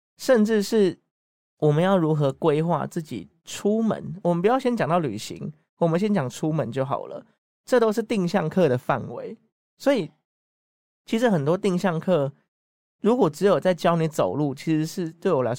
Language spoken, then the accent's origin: Chinese; Yunlin County, Taiwan; 我老家在云林，那云林那边的公车基本上就是有点像是朝九晚五的概念